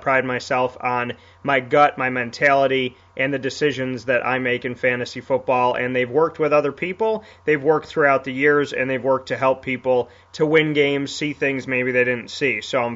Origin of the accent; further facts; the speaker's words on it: Syracuse, New York, United States; as well as right in my hometown of Syracuse, New York, and the surrounding area of Central New York.